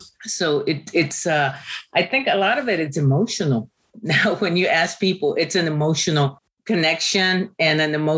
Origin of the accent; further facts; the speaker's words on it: Temple, Texas, United States; Maybe I'm not from San Antonio. I'm from Temple, but I had never heard of them.